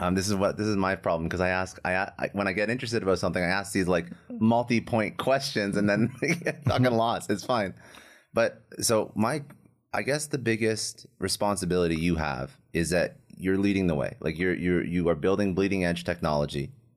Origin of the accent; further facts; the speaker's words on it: Canada; now in Florida, United States; I have TD, I'm Canadian.